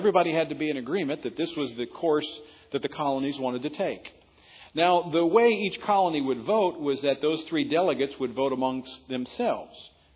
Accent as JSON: {"language": "English", "region": "Louisiana", "country": "United States", "said": "I'm from Louisiana, by the way. Anybody know anything about Louisiana politics?"}